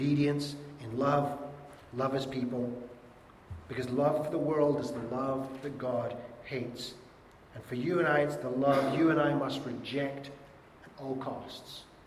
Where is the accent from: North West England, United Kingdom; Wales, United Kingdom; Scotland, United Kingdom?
Scotland, United Kingdom; I'm Scottish, I can get away with that one.